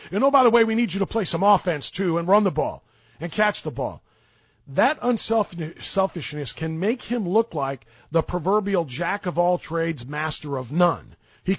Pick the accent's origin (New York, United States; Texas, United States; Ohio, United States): Ohio, United States; Cleveland; And I'm saying this not because I'm from Cleveland and I'm a Browns guy.